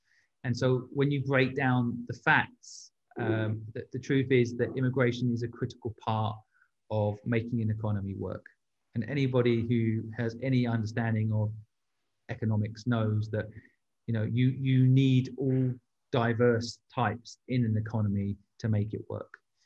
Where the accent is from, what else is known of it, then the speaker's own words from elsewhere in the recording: England, United Kingdom; I'm English